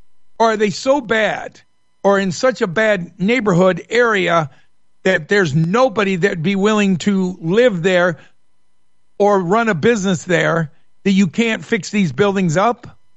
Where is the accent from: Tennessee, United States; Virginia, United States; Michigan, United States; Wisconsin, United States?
Michigan, United States; Born and raised in Michigan, never heard of this happening.